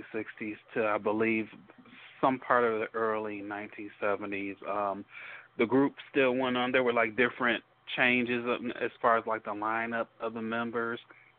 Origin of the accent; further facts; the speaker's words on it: Detroit, Michigan, United States; You know, we're from Detroit, so the big three, Ford, Chrysler and GM.